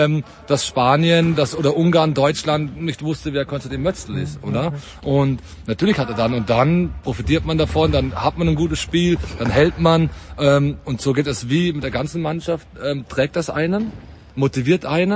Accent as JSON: {"language": "German", "country": "Austria", "said": "für uns als Österreicher"}